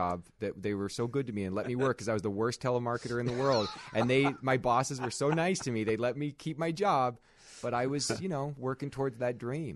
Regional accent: Kansas City, United States; And we're from Kansas City. We actually worked at the same mall.

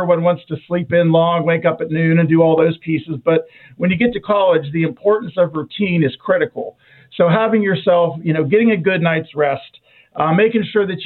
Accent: Plum, Pennsylvania, United States; I actually grew up in Plum Borough, so Pittsburgh guy.

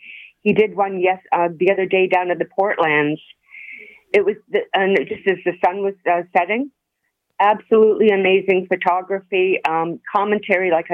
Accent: Mississauga, Ontario, Canada; now in Niagara Falls, Canada; I'm originally from Mississauga, and I know all the. I used to work in Toronto for years, but now I'm in Niagara. I live alone

